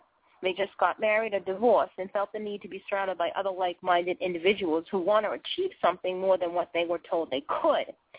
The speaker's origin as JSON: {"language": "English", "town": "Boston", "region": "Massachusetts", "country": "United States", "said": "listen to the way I sound. I'm a Bostonian. I talk kind of funny sometimes."}